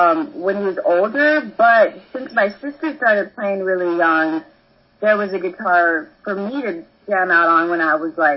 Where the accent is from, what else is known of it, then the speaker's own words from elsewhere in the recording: San Antonio, Texas, United States; I grew up in, I'm from San Antonio, Texas.